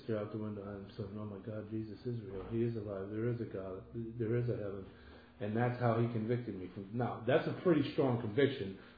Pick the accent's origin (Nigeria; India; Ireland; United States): United States; Cleveland, Ohio; the kitchen of the house that I grew up in Cleveland